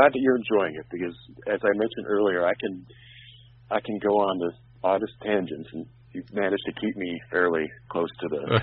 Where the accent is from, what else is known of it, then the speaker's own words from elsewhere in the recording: Olympia, Washington, United States; And I grew up in Olympia, Washington, so there wasn't a huge scene there.